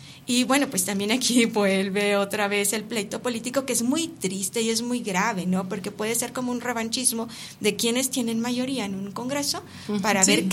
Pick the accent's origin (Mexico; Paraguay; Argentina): Mexico; y posiblemente eso es lo que falta como nación mexicana, y digo nación para entender también a nosotros como ciudadanos, como pueblo